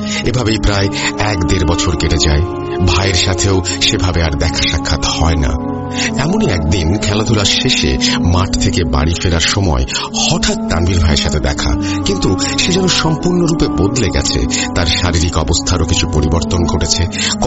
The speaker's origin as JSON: {"language": "Bangla", "town": "Muradnagar", "region": "Chittagong Division", "country": "Bangladesh", "tie": "born or raised there", "said": "তানভীর ভাই এবং আমার গ্রামের বাড়ি একই এলাকায়, অর্থাৎ কুমিল্লা জেলার মুরাদনগর থানার পাহাড়পুর ইউনিয়নে পাঁচ পুকুরিয়া গ্রামে।"}